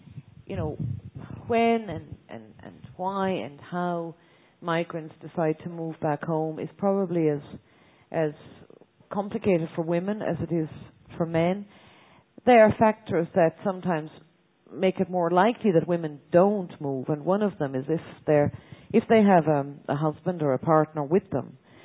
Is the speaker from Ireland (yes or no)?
yes; Ireland; I remember growing up in Ireland at a point in time